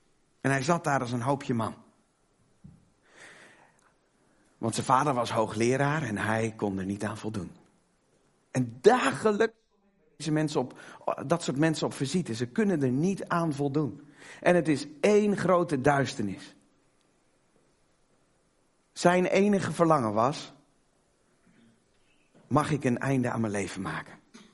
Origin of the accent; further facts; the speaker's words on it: Almere, Flevoland, Netherlands; Ik kom uit Almere.